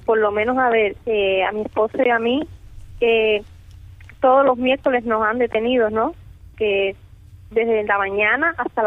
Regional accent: San Antonio de los Baños, Artemisa, Cuba; yo soy de San Antonio de los Baños, al igual que mi esposo, vivimos juntos, Misael Aguilar Hernández

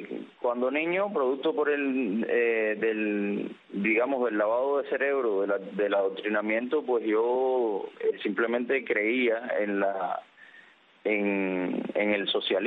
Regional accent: Cuba; uno de los cubanos que vive aquí. Me considero un cubano más

